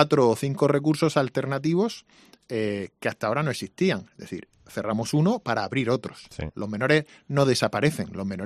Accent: Region of Murcia, Spain; Somos la región de Murcia, la comunidad autónoma que menos guardias civiles y menos policías tiene

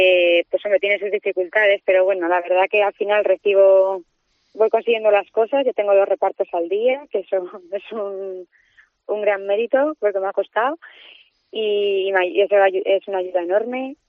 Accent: Madrid, Community of Madrid, Spain; now in Tudanca, Spain; Sí, yo soy madrileña, sí.

